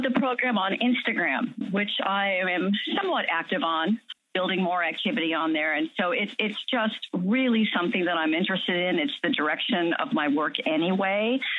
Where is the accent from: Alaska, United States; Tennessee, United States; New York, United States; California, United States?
California, United States; I'm living in Chicago right now, and Peter's in Austin, but yet we were both had our youth in Southern California.